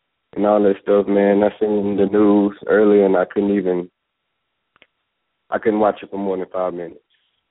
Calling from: Port Arthur, Texas, United States; from Port Arthur, Texas.

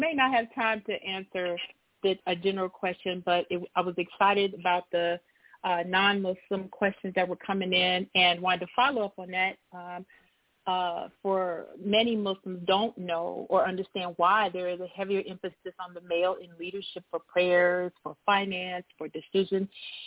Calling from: Atlanta, Georgia, United States; I'm calling from Atlanta.

